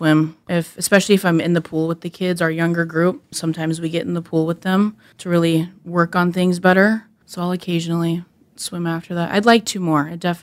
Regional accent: Colorado, United States; So I'm originally from Colorado. So I came out here to go to school at USD

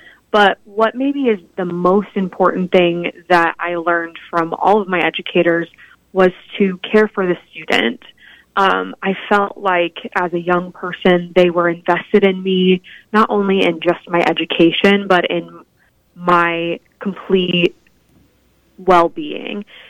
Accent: Independence, Kansas, United States; moved away as an adult; I grew up in Independence, Kansas, right down there in that southeast corner. I lived there all of my young life, and then I moved to Emporia to pursue my undergraduate degree in theater.

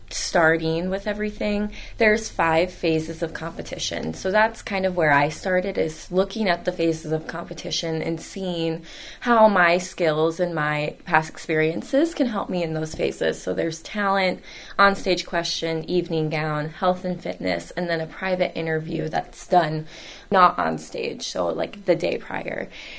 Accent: Huron, United States; So I really do credit that to growing up in Huron and being able to be a three sport athlete all year

